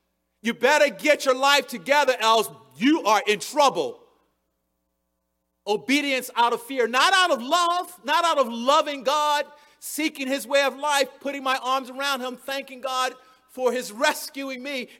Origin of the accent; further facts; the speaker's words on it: Baltimore, Maryland, United States; I grew up in Baltimore. That was life.